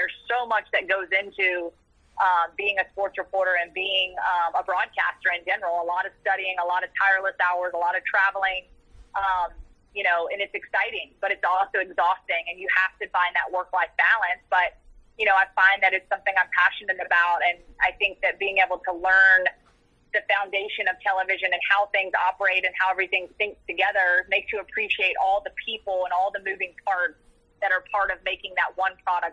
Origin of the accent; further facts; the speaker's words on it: Virginia, United States; I grew up in the very southwestern part of Virginia, and honestly, there are parts of Virginia where I'm from that feel more southern than Alabama.